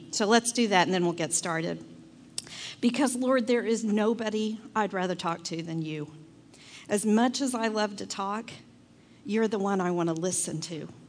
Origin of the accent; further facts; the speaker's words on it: Texas, United States; moved away as an adult; now in Colorado, United States; And because I'm from Texas. Go figure, right? which you might hear a little bit. When we first moved to Colorado 12 years ago